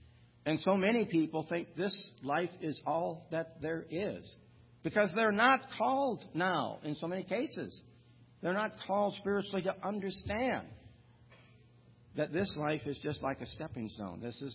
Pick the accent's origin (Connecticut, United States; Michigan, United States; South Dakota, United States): South Dakota, United States; I can say that because I'm from South Dakota, but I'm from the east part of the state.